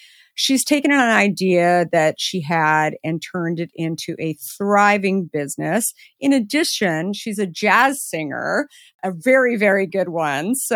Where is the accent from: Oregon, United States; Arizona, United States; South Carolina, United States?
Arizona, United States; I'm also from Arizona.